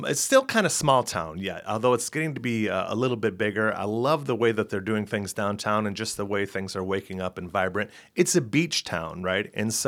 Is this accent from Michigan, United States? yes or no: yes; Coopersville, Michigan, United States; growing up in Coopersville, we used to always go to Grand Haven because that was the cool thing.